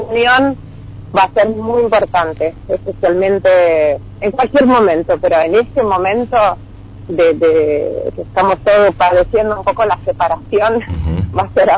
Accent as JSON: {"language": "Spanish", "country": "Italy", "said": "Por lo que estoy viendo acá y en mi país, en Italia, en todo el mundo"}